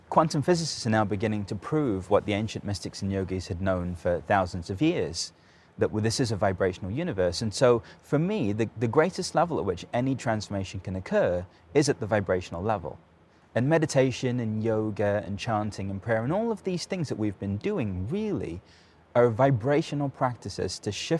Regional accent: London, United Kingdom; From London.

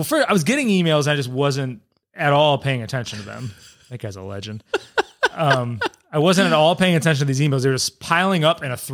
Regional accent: Cleveland, Ohio, United States; We're from Cleveland. We're gross. We're disgusting people.

